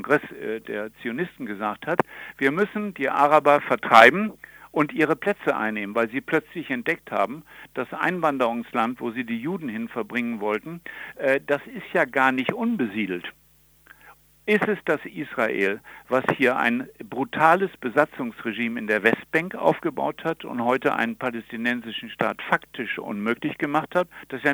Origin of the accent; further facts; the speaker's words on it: Germany; dann denke ich, haben wir eine Grenze überschritten, nicht nur als Deutscher